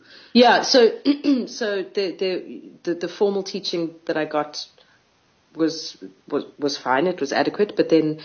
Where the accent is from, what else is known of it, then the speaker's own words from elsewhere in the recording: South Africa; Like I'm a South African